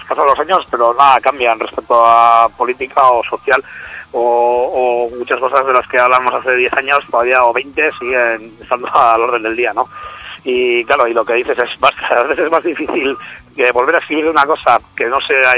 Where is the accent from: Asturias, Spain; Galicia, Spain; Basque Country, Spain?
Basque Country, Spain; somos vascos, entonces creemos que debería de ir una canción mínima de euskera, que es nuestro idioma aquí oficial para nosotros